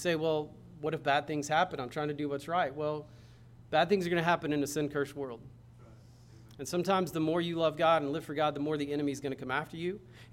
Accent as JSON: {"language": "English", "town": "Braggs", "region": "Oklahoma", "country": "United States", "tie": "born or raised there", "said": "I grew up in Bragg, so I went to see my friends when they graduated the same year."}